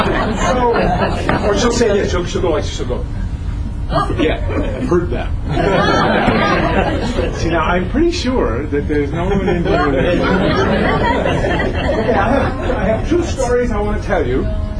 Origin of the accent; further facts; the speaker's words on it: Hollister, California, United States; I grew up in Hollister. I'm a Hollister hay baler.